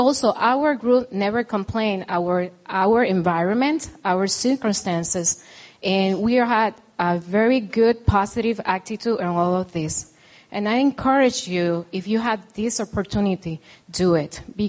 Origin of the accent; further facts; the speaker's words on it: Puerto Rico; or for my case, I come from Puerto Rico.